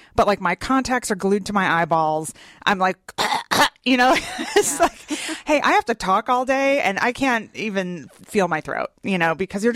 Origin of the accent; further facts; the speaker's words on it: Northeast, United States; now in Atlanta, United States; I'm from the Northeast originally. Let me just point that out. Though I've been here for more than half my life at this point.